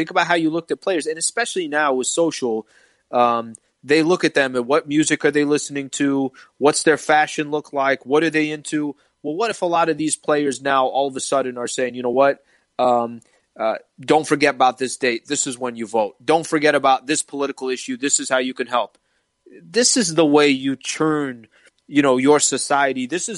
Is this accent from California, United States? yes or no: yes; San Diego, California, United States; and look, I grew up in San Diego. Drew Brees was a quarterback for the Chargers back in the days.